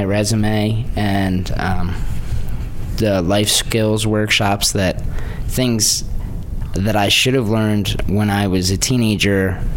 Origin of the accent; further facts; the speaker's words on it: Ocean County, New Jersey, United States; now in Philadelphia, United States; I'm from Ocean County, New Jersey.